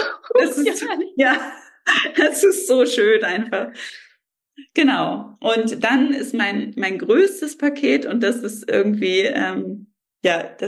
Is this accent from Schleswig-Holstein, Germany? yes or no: yes; Rendsburg, Schleswig-Holstein, Germany; der kommt jetzt aus Hamburg und ich komme aus Rendsburg